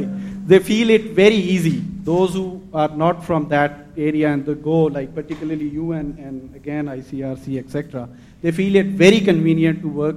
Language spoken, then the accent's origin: English; Azad Kashmir, Pakistan; from Pakistani administered Kashmir, and I was recently based in this earthquake responding there.